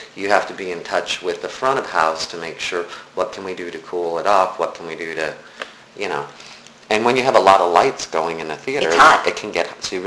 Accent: Nebraska, United States; I grew up in Nebraska. I grew up in a small town in Nebraska.

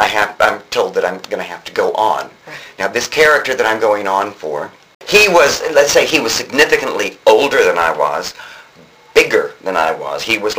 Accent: the South, United States; I can talk. I'm from the South.

